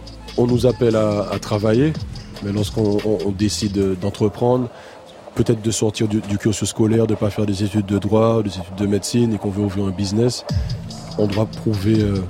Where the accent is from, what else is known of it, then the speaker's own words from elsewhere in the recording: Martinique; Avant tout, j'ai grandi à Cité d'Ilon, c'est un quartier de Martinique.